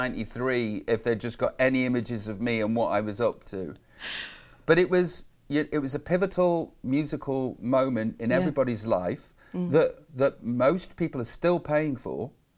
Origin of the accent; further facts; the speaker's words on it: Stoke-on-Trent, West Midlands, United Kingdom; I'm just from Tunstall in Stoke-on-Trent, fannying about.